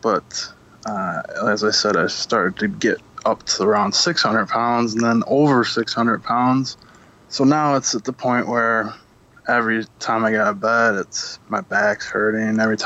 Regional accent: Monroe, Michigan, United States; moved away; And so, I come from Monroe, Michigan, and that, not anymore, I moved, but there is an absolute epidemic in that city

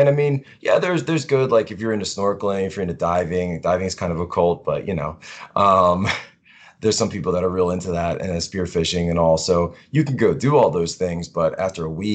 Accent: Philadelphia, Pennsylvania, United States; Originally from Philadelphia, Pennsylvania area.

